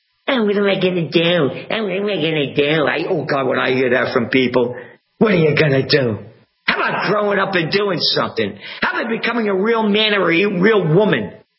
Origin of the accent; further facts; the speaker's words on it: Brooklyn, New York, United States; Hey, all the New Yorkers, all you libtard freaks, all you people, I'm from Brooklyn. You're not from Brooklyn. You people aren't the people I grew up with.